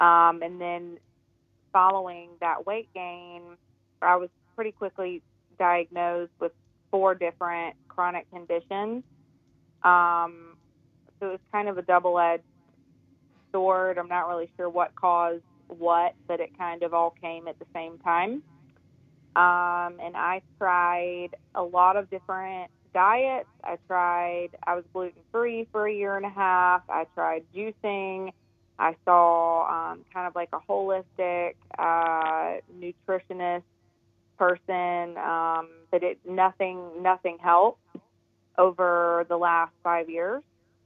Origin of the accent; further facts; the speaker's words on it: Greenville, South Carolina, United States; I am from Greenville, South Carolina.